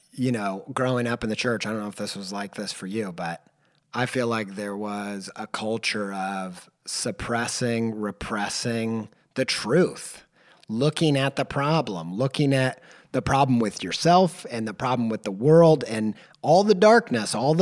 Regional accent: Indiana, United States; You know, I grew up in Indiana in the Bible Belt

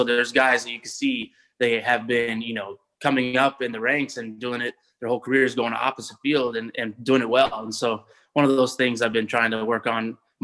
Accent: California, United States; I'm being from California and talking to my family out there

